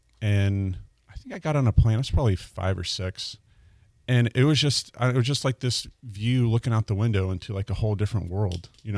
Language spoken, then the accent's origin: English; Tucson, Arizona, United States; and I'm originally from Tucson, Arizona.